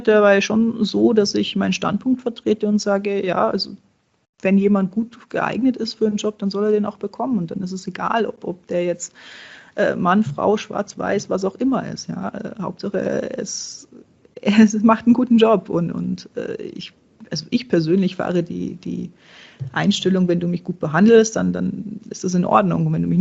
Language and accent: German; Czechia; ich komme aus Tschechien, da gibt es ein schönes Sprichwort dafür.